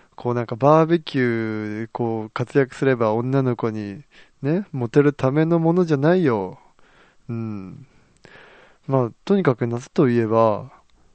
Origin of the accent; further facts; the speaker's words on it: Niigata, Japan; うちの実家もつい最近はなんかね、大地震に見舞われたと思いきや、で今度はなんか洪水の恐れですとか言ってて、でも本当どうなってんだ新潟って感じで